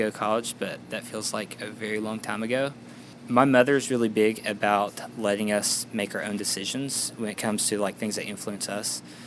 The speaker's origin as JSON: {"language": "English", "town": "Bolt", "region": "West Virginia", "country": "United States", "said": "I'm from Raleigh County in a town called Bolt, West Virginia."}